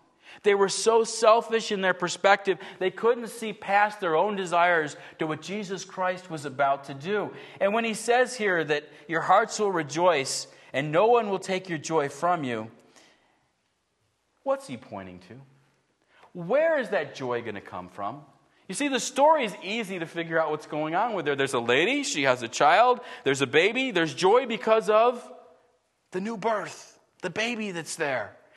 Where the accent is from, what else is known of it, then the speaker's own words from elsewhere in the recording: Buffalo, New York, United States; And I grew up in Buffalo, so I knew where Children's Hospital was.